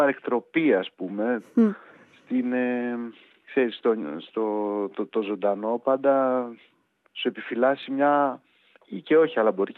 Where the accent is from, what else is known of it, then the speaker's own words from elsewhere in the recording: Katafygi, Western Macedonia, Greece; Είμαι κιόλας βέβαια από το καταφύγι Κοζάνης.